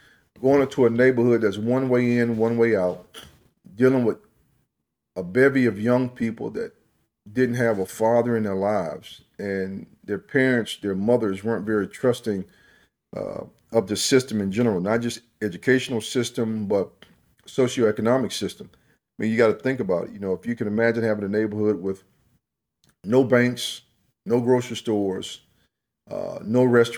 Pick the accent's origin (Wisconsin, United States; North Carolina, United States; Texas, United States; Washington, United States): North Carolina, United States; Winston-Salem; Growing up in North Carolina, growing up in Winston-Salem, I was able to see what I call traditional PGA Tour events.